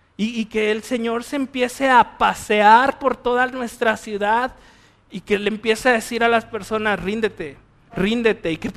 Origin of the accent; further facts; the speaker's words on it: Torreón, Coahuila, Mexico; now in Guanajuato, Mexico; Muéstrame por qué estoy aquí en Guanajuato, o sea, yo soy de Torreón. Allá también pude haber servido